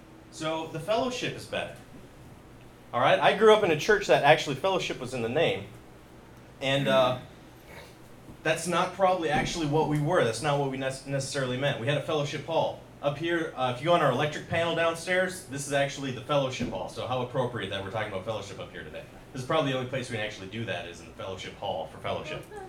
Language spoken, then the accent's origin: English; Minnesota, United States; So all my life, here in the United States, Midwest, I grew up in Minnesota, then here, but I stayed in the center of the country for the most part.